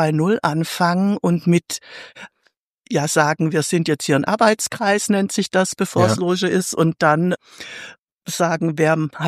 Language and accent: German; Baden-Württemberg, Germany; Da habe ich 15 Jahre lang gearbeitet und dann war es Zeit, zurück an den Bodensee zu gehen. Das ist meine Heimat hier.